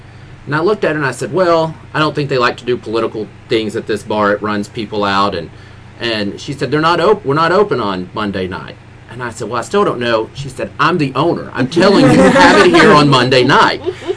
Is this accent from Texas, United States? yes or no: no; Missouri, United States; But I grew up in Pemiscot County.